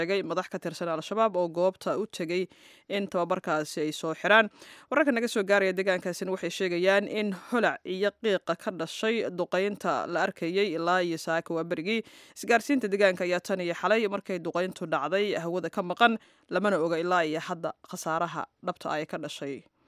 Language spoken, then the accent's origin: Somali; Mogadishu, Banaadir, Somalia; aan ku soo koray laba xaafadood dhexdood holwadaagii wardhigley oo wardhigley baan u badiyay